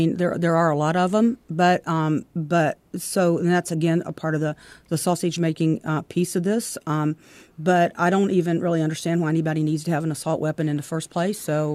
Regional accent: Highland County, United States; I'm from Highland County. I know what it's like to grow up in a rural community where hunting is a part of the way of life.

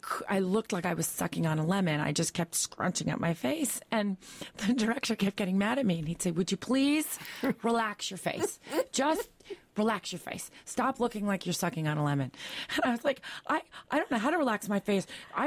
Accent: Manhattan, New York, United States; I was raised in Manhattan, so I really was familiar with 42nd Street

